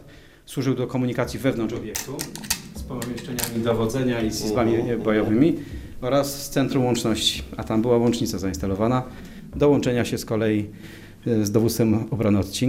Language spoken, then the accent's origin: Polish; Kraków, Lesser Poland, Poland; born there; Urodziłem się w Krakowie, wiadomo, miasto artystów, miasto architektów, miasto kultury.